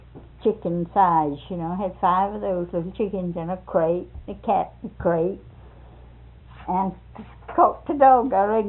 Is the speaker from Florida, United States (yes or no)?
yes; Apopka, Florida, United States; We come from Apopka, that's down there in Orange County.